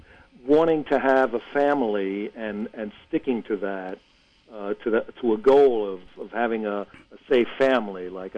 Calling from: Munich, Bavaria, Germany; I'm calling from Munich, Germany. I'm listening to WBAI from abroad. I'm an expatriate.

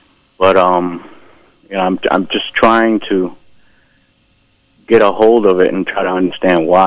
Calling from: Brooklyn, New York, United States; from Brooklyn.

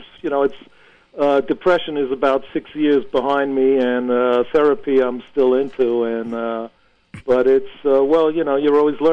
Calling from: Munich, Bavaria, Germany; I'm calling from Munich, Germany. I'm listening to WBAI from abroad. I'm an expatriate.

